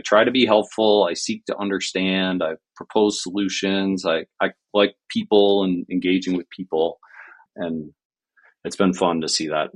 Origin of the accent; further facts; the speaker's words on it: Buffalo, New York, United States; I'm from Buffalo, New York. There's not a ton of companies here, especially when you work in tech.